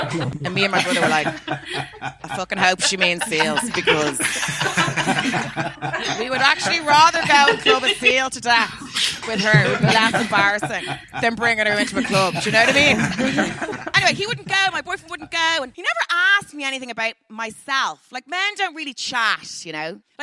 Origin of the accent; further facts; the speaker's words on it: Ireland; So I'm just back from Ireland. I had to go home for the corona, and I was back living in my mother's attic